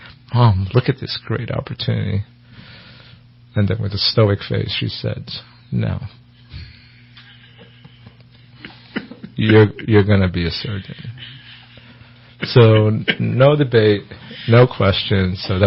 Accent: Brooklyn, New York, United States; So, you know, we were immigrants. We immigrated to New York, of all places, right? I grew up in Brooklyn, New York.

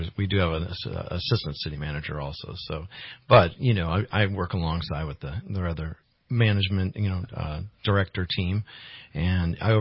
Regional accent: Redding, California, United States; I grew up in the North State, so I grew up here, and I was born in Reading, and I've been here since 1970.

